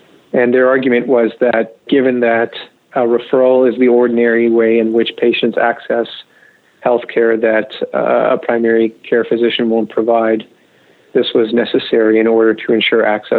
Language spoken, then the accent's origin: English; Canada; this requirement on the part of the college violates our charter rights as Canadian citizens.